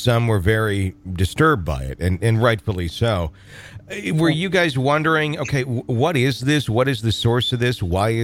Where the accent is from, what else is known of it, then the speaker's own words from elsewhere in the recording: Fond du Lac, Wisconsin, United States; I grew up in Fond du Lac, Wisconsin, and in high school years, I had a girlfriend who lived in Berlin.